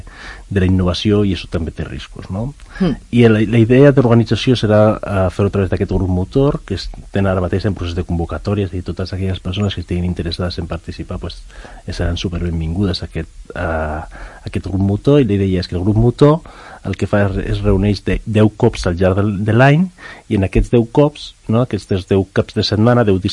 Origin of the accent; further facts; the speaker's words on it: Girona, Catalonia, Spain; Jo vinc de Girona i per tant no conec la gent que possiblement forma part del grup.